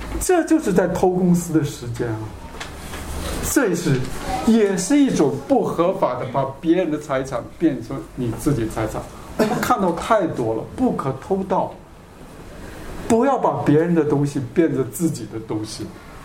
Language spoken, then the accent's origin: Chinese; China; now in Japan; 然后我中国人就这一点特别的，我都不用算，我就知道不值。